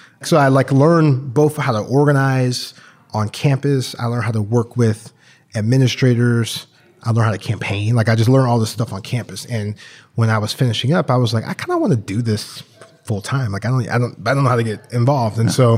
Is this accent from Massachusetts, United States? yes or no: no; St. Louis, Missouri, United States; born and raised in St. Louis, Missouri. A few of us, actually, like myself, Jeremy Bird, there's a few of us from St. Louis, which went to grade school, high school there.